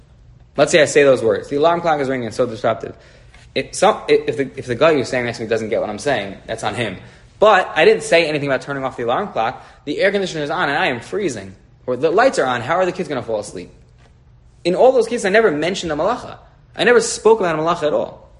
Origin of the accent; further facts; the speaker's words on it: Woodmere, New York, United States; now in Los Angeles, United States; I'm from Woodmere, and then every single aunt and uncle and the cousin, well, cousins didn't all move back, but every single aunt and uncle on both my mother and father's side are all from Woodmere, which is why we moved to LA.